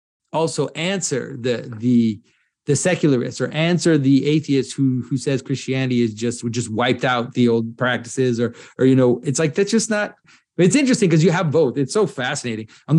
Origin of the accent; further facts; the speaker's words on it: United States; I'm an American, North American Orthodox icon carver.